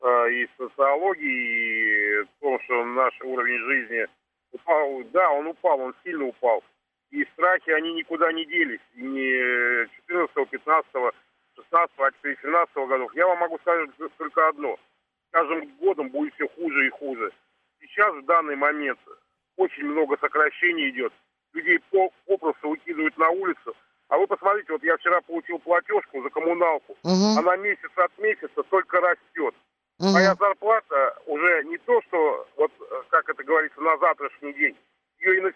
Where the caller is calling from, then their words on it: Moscow, Russia; Я звоню из Москвы.